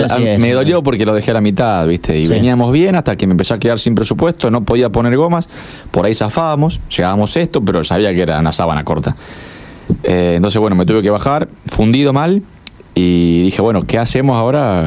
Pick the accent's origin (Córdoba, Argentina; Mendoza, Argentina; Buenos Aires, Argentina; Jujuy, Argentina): Córdoba, Argentina; Marcos Juárez; yo vengo de Marco Juárez, la zona del agro.